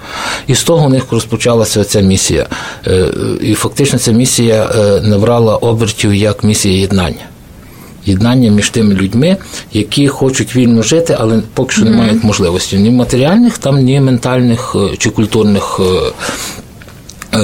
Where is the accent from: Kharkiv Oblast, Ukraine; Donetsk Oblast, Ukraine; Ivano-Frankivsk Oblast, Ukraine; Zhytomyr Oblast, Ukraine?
Ivano-Frankivsk Oblast, Ukraine; Kosiv; я з Прикарпаття, з Косова